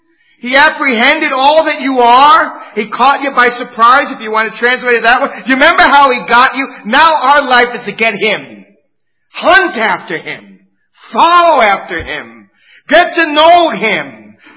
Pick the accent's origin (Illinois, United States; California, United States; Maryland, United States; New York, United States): New York, United States; You know, I'm from New York.